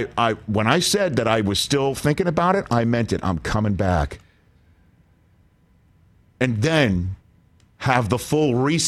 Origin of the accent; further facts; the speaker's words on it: Ohio, United States; because I want my own day in the sun in Ohio, my home state of Ohio.